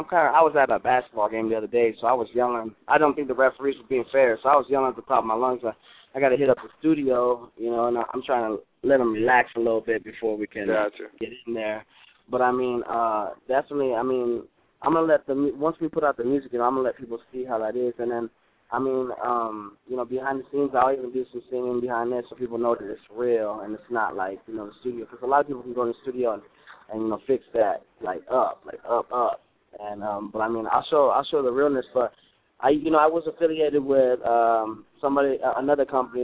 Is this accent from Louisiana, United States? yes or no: no; Washington, United States; also born or lived in Oregon; I'm from Washington State and I'm also Oregon State as well. So I'm just representing the WA and the Oregon State.